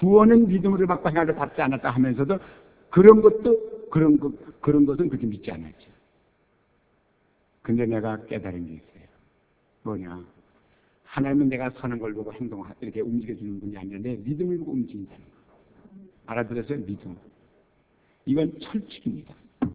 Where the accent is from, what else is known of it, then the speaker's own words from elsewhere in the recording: South Korea; 내가 한국 사람으로서 처음으로 이제 한국말하고 한국 사람인데